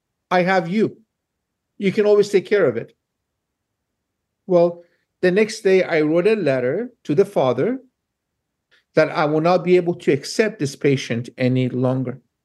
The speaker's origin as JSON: {"language": "English", "country": "Iran", "said": "So, yes, I am from Iran."}